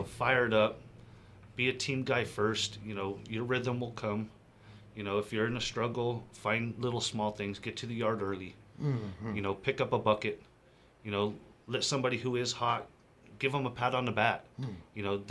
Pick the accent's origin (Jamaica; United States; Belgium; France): United States; Garden Grove, California; So I'm from California, Orange County, Garden Grove, born and raised, been there 43 years.